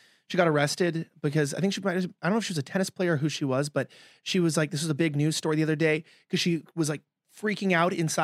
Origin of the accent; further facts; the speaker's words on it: Los Angeles, California, United States; is something that I grew up with in Los Angeles, because Los Angeles is a very self-segregated region